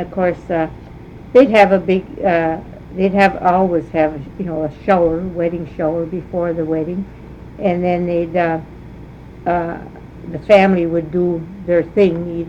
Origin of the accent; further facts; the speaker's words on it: North Lake, Michigan, United States; maybe growing up in North Lake was more unique than in other parts of the country, you know, in other towns, I would say.